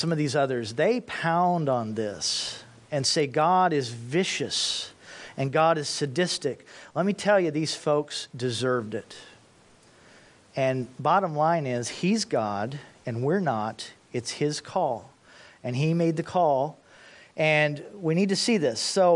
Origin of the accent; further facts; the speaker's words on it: Indianapolis, Indiana, United States; I grew up in Indianapolis, Indiana.